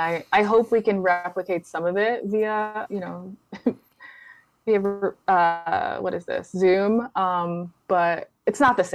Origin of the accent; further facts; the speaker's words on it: United States; the one best thing about being an American is that we don't need to have travelers' visas. Like our passport really takes us far.